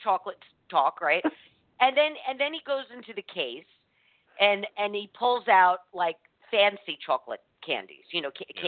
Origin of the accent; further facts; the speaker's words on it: New York, United States; You know, we get growing up in New York, it was the Russell Stover here at See's Candy.